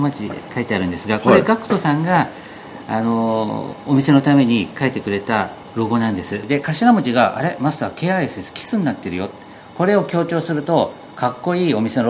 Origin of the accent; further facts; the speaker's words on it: Tokyo, Japan; 僕はもともと東京生まれ東京育ちで、東京で金融関係のサラリーマンしてまして。